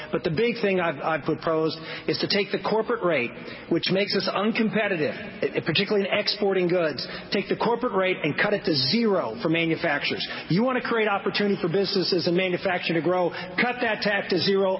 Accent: Butler, Pennsylvania, United States; When I grew up in Butler, Pennsylvania, a little steel town, 21% of the people of this country worked in manufacturing.

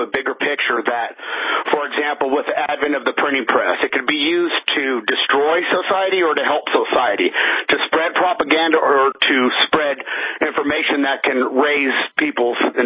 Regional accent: Kansas, United States; I'm from Kansas.

